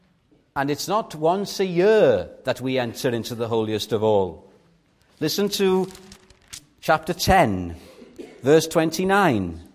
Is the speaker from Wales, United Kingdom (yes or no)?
yes; Wales, United Kingdom; Maybe as Welsh people, we tend to equate saying to the Lord how bad things are to great spirituality.